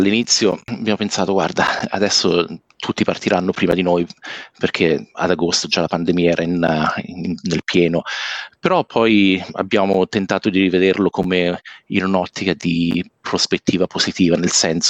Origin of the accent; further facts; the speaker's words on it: San Benedetto del Tronto, Marche, Italy; noi siamo di San Benedetto del Tronto, l'ultimo paese al sud delle Marche, fortemente influenzato anche dall'Abruzzo, quindi un paese di mare schiacciato tra le colline e l'Adriatico.